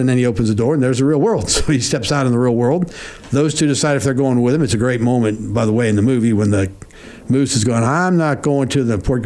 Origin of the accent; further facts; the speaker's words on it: Ireland; first language en; Which, by the way, is my native tongue, and I'm Irish.